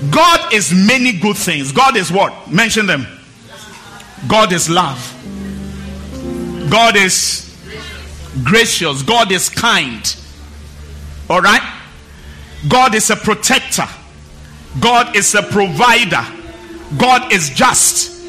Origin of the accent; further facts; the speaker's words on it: Ghana; We are Ghanaian.